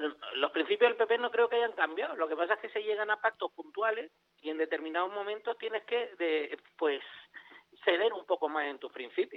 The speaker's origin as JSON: {"language": "Spanish", "region": "Canary Islands", "country": "Spain", "said": "pero es que también soy canario."}